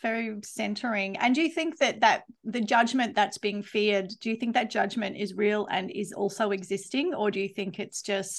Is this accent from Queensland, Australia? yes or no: yes; Queensland, Australia; also born or lived in Melbourne; I'm from Queensland originally, and I really felt the difference when I moved to Melbourne, which I found was a little more closed.